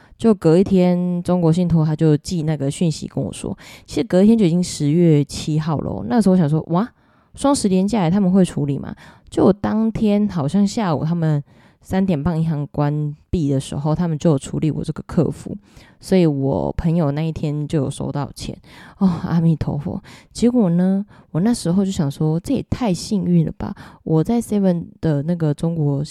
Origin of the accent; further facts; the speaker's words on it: Taichung, Taiwan; 身为台中人的我，加上我也蛮能走的嘛